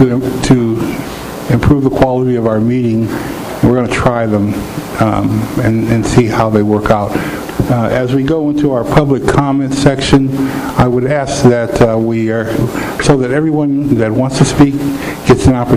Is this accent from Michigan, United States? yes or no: yes; Michigan, United States; I hail from Michigan, and I can tell you this is absolutely a Michigan night.